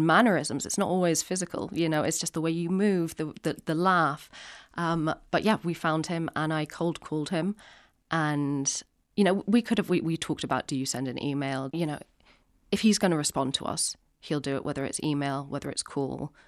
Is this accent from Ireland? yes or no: yes; Ireland; born or raised there